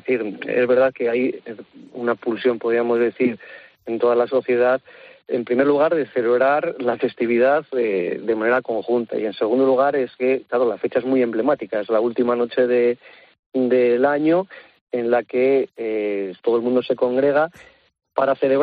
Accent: Valladolid, Castile and León, Spain; Yo soy de Valladolid

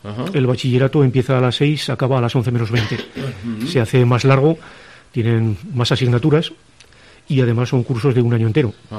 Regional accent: Tudela, Navarre, Spain; Yo soy de aquí. Lo cogí porque era mi pueblo.

